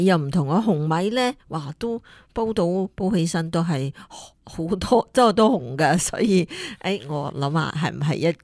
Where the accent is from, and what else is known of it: Guangdong, China